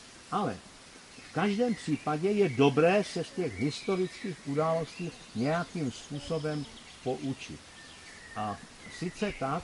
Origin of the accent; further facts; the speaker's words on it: Ostrava, Moravian-Silesian Region, Czechia; tak už jsem vyrůstal v Ostravě, nebo tam jsem se i narodil